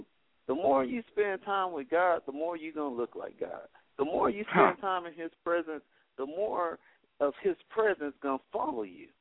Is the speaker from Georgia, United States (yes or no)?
no; East St. Louis, Illinois, United States; So it's just like growing up in East St. Louis.